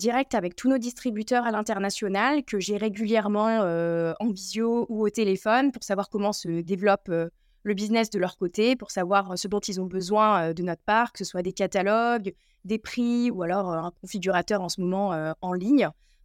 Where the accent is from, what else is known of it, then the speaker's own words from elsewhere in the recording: France; Alors que chez nous, en France, ce sont des associations.